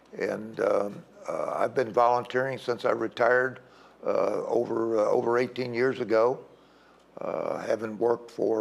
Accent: West Point, New York, United States; born there; Well, I was born at West Point, New York. My father was a career Army officer, and we've traveled all over the world.

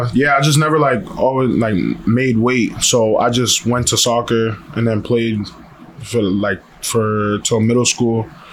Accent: Randolph, Massachusetts, United States; And I'm from Randolph.

